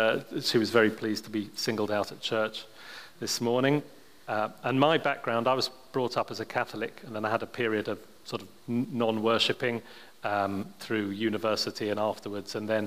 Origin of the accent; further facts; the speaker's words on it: Royston, East of England, United Kingdom; also born or lived in Lebanon / Greece; We lived in Lebanon and Greece, and then the end of my junior school, I was back in England, and I grew up in Royston in Hertfordshire.